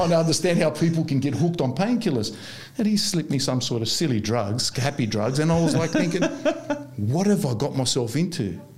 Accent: Australia; So, yeah, I'm from Australia.

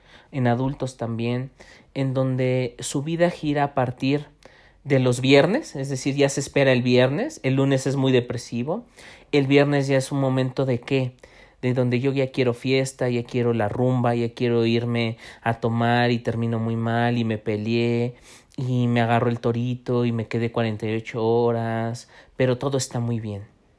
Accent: Mexico City, Mexico; como sociedad mexicana, Abraham, hablo del contexto en donde nos desenvolvemos, Ciudad de México

